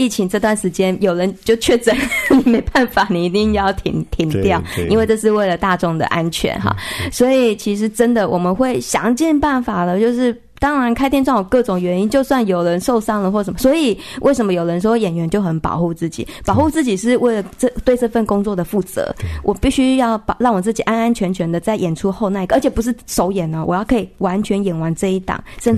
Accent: Tainan, Taiwan; 今年我其实花蛮多时间在我的家乡，因为我是台南人，然后其实剧团也立案在台南

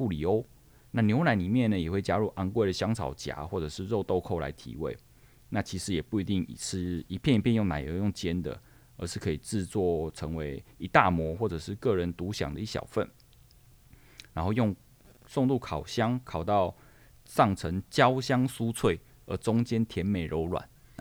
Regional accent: Tainan, Taiwan; 那如果听众朋友也跟我一样是来自于全糖的国度咧，我们台南人都一定还要在淋上炼乳。

